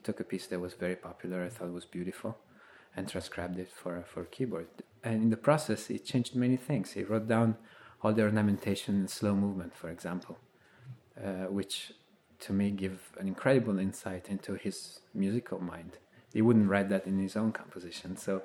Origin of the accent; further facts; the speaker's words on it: Italy; English is a second language; The second part is dedicated to my home country of Italy.